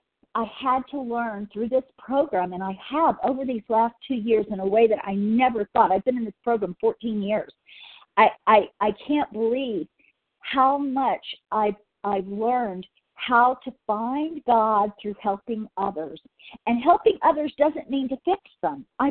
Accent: California, United States; I'm from Southern California

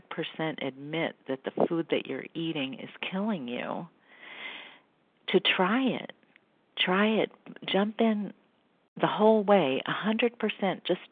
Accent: Connecticut, United States; from Connecticut, and I'm a recovered compulsive overeater.

